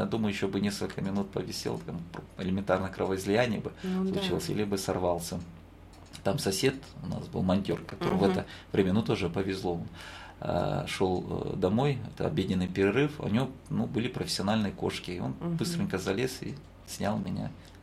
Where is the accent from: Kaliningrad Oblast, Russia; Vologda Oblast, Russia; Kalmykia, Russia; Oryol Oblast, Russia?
Kalmykia, Russia; думаю, как я чемпион калмыкии, я самый умный калмык